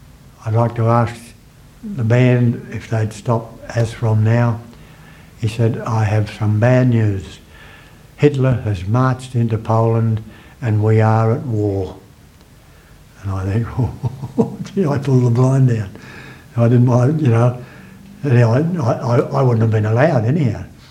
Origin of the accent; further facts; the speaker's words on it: Millers Point, New South Wales, Australia; because I was born and bred in Millers Point